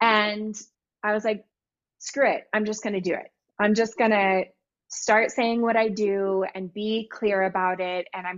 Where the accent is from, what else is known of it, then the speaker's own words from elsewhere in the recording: Texas, United States; I'm originally from Texas. So I landed back in the Hill Country in Texas.